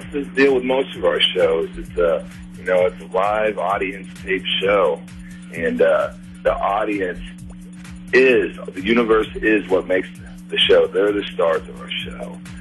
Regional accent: Perry, Oklahoma, United States; I learned that early on in my life, growing up in Perry, Oklahoma, the wrestling capital of the world.

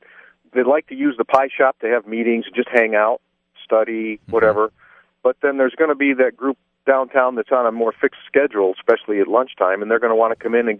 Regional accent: Lansing, Michigan, United States; now in Traverse City, United States; And I'm from Lansing originally.

